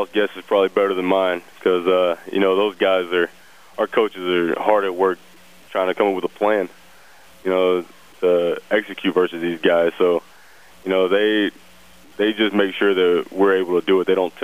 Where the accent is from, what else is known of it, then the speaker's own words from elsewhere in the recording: Texas, United States; No, I grew up a Texas A&M fan. I'm an Aggie through and through.